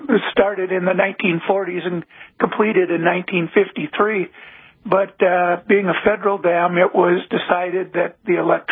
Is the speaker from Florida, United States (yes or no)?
no; Montana, United States; I'm originally from Montana, and so I'm, you know, very familiar with Montana power.